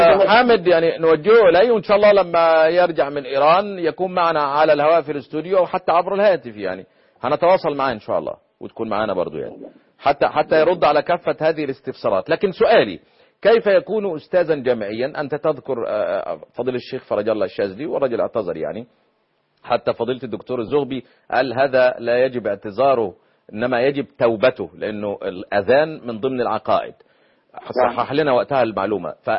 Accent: Egypt; عندنا في مصر

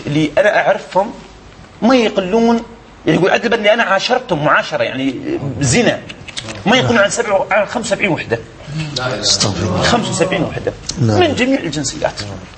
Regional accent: Dubai, United Arab Emirates; عندنا في دبي

